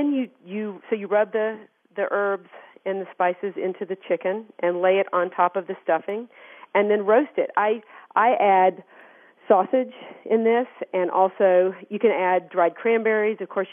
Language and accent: English; the South, United States; She, of course, I grew up in the South, and she used a cornbread dressing.